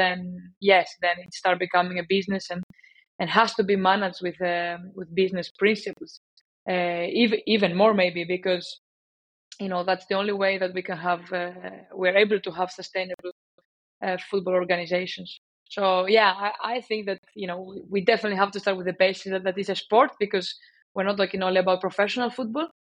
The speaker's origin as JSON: {"language": "English", "country": "Greece", "also_born_or_lived": "Cardiff", "second_language": "English", "said": "You know, I come from Greece. I had 1 year in Cardiff doing a master's degree."}